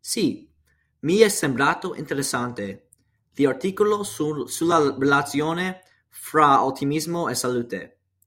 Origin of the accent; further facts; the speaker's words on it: Trenton, New Jersey, United States; born there; Italian is a second language; Sono nato a Trenton, New Jersey, il 22 settembre 2006.